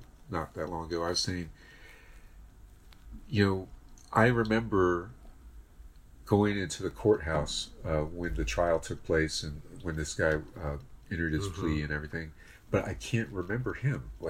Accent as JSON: {"language": "English", "town": "Miami", "region": "Florida", "country": "United States", "tie": "born or raised there", "lives_now": "Los Angeles, United States", "said": "You know, I grew up in Miami, and I've been out here though ever since college."}